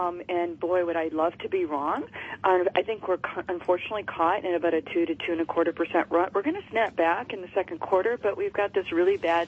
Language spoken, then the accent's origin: English; Detroit, Michigan, United States; I'm from Detroit